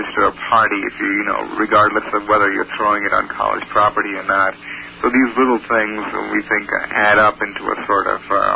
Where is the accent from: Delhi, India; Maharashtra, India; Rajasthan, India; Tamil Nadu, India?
Maharashtra, India; Mumbai; moved away as an adult; now in United States; I myself happen to be a minority. I'm originally from Bombay, and I've lived in this country for 3 years.